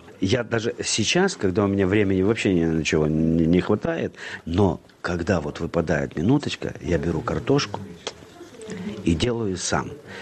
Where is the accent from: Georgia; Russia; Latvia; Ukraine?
Ukraine; Ivano-Frankivsk Oblast; У нас на Западной Украине, а я родом из Ивано-Франковской области